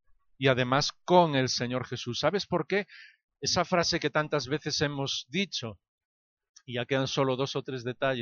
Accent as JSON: {"language": "Spanish", "region": "Galicia", "country": "Spain", "said": "Galicia, pasear por aquí, pero con sol siempre, pasear con todos mis hermanos y porque me encanta mi tierra."}